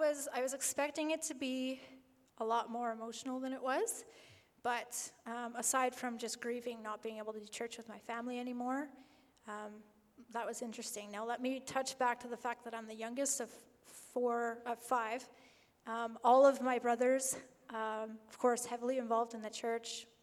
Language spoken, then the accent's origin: English; Prince George, British Columbia, Canada; born there; I was born here in Prince George. I come from a family of 5 children, 4 older brothers.